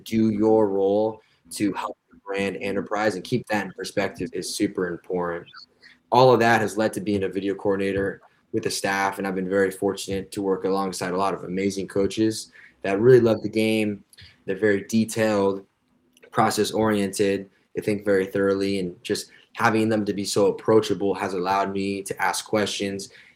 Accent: Pleasanton, California, United States; now in San Diego, United States; here on the West Coast, San Diego, born and raised in California in the Bay Area, Pleasanton.

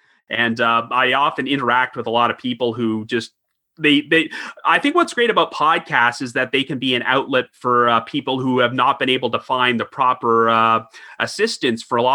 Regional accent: Orangeville, Ontario, Canada; because I grew up in Orangeville, Ontario, which is actually the hometown of Edge and Christian

